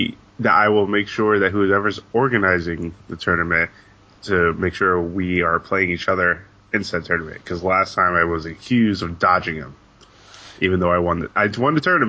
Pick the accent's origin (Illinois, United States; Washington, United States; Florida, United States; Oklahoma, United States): Florida, United States; Tampa; And I'm from Tampa, Florida.